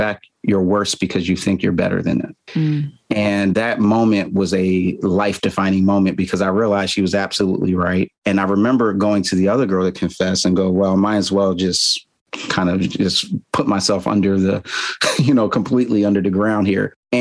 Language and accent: English; Philadelphia, Pennsylvania, United States; I actually was born and raised in Philly, and my parents had joined the Nation of Islam before I was born.